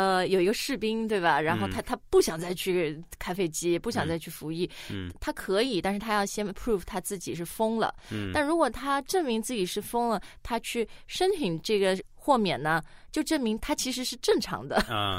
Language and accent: Chinese; China; 而且这个数字是我们中国人觉得很 lucky, 很喜欢的。